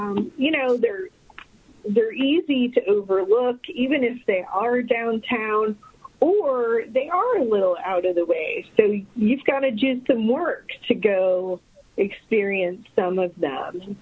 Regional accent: Midwest, United States; I had never been to polo. I grew up in the Midwest, so that wasn't something that was part of my life.

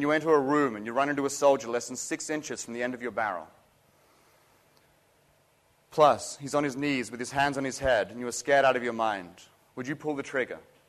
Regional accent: New York, United States; I come from New York. I can get therapy.

